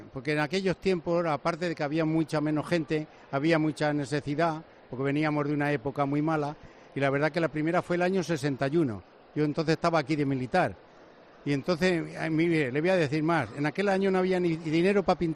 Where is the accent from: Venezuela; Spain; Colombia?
Spain; Madrid, Community of Madrid; Soy de Madrid, he estado de bombero en Madrid más de 30 años